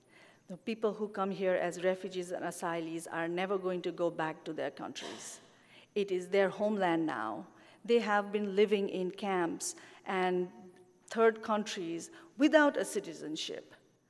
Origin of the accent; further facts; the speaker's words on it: Nepal; moved away as an adult; I am originally from Nepal. I came here 19 years ago to pursue my higher studies